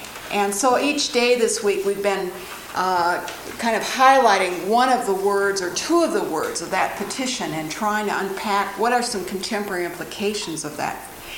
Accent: Chicago, Illinois, United States; I'm from Chicago

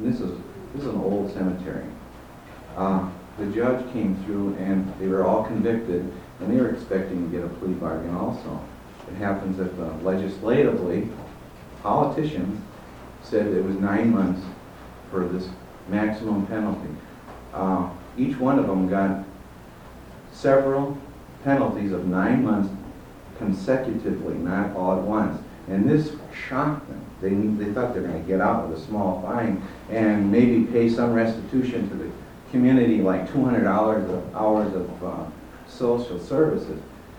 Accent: Wisconsin, United States; I'm from Wisconsin, and we in the Milwaukee metropolitan area, there's plea bargaining going on like crazy.

